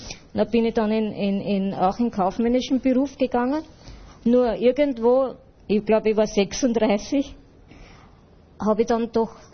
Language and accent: German; Tyrol, Austria; moved away; ich bin aus Tirol dann nach Niederösterreich gekommen, ich war aus der Schule und habe die erste Stelle gehabt.